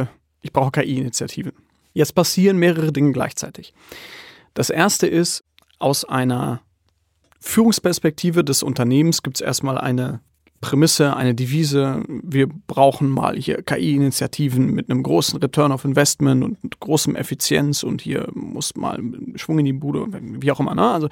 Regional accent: Munich, Bavaria, Germany; ich komme aus München

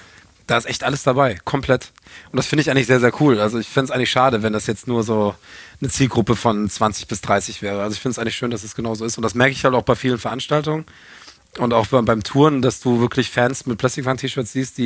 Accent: Düsseldorf, North Rhine-Westphalia, Germany; now in Spain; komme ursprünglich aus Düsseldorf, bin halber Spanier, halber Deutscher. Momentan mehr in Spanien als in Deutschland.

